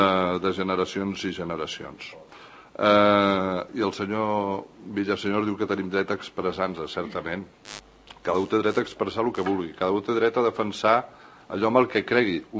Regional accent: Catalonia, Spain; Jo sóc català des de moltes generacions i no deixaré de ser català, però tampoc vull deixar de ser espanyol

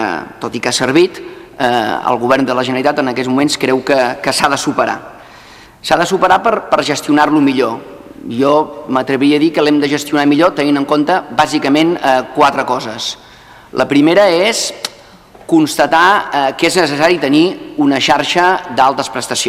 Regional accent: Vilanova i la Geltrú, Catalonia, Spain; Jo soc fill de Vilanova i la Geltrú i hi ha un abans i un després a la comarca del Garraf.

